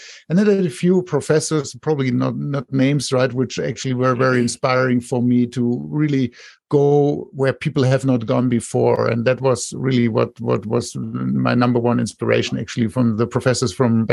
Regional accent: Germany; also born or lived in France; now in United States; I'm also originally from Germany, but I live in Silicon Valley now for 14 years. And actually, when I studied, so I lived actually in the U.S. my childhood, in France and in Germany.

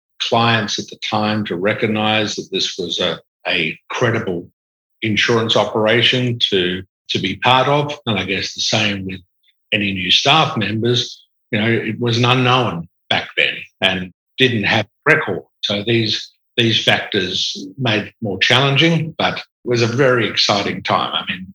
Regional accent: Perth, Western Australia, Australia; I was born in Perth and went to school here.

